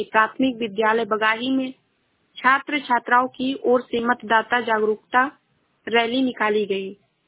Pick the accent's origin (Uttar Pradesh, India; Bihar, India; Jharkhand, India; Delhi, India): Uttar Pradesh, India; Shravasti; मैं जिला श्रावस्ती से हूँ।